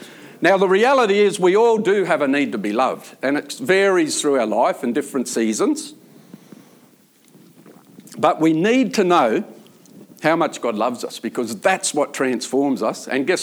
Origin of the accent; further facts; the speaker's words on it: Ireland; Well, I am Irish, by the way.